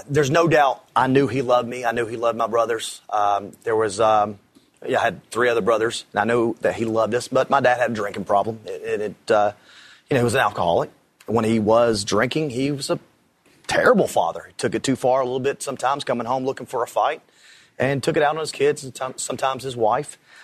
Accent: Camp Lejeune, North Carolina, United States; born there; Camp Lejeune, North Carolina.

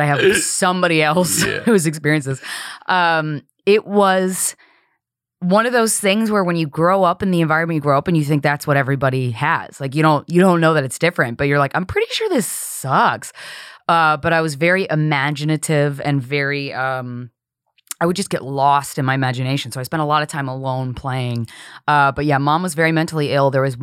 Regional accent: Chesapeake, Virginia, United States; So I spent a lot of my childhood in, Chesapeake, Virginia, because my dad was in the Navy

